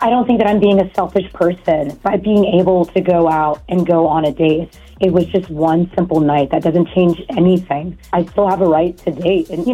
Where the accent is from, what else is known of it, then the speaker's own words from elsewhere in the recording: Dundalk, Maryland, United States; from Dundalk.